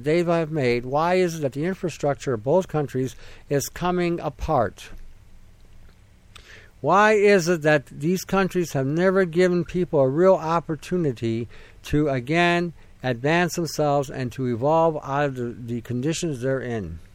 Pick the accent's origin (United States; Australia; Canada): Canada; One day, I can speak on behalf of Canada because I'm Canadian.